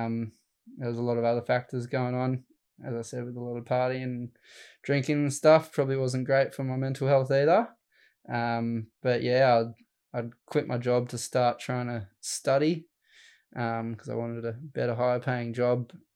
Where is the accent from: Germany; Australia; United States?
Australia; Helensburgh, New South Wales; Yeah, I grew up in Helensburg, but yeah.